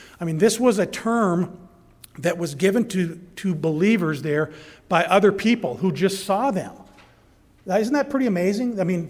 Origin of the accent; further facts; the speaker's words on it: Montana, United States; I know in my own life, I grew up in Montana, and I was saved when I was 17.